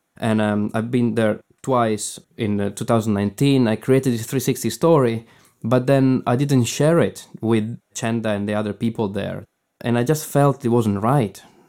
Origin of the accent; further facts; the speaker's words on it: Northeast Italy, Italy; English is a second language; And I'm the first one going out of Europe and going out of Italy. I'm originally from Italy and Northeast.